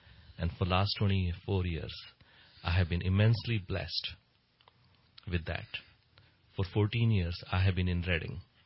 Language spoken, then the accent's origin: English; India; now in United States; I grew up in India, in a actually small town of India. And I grew up poor.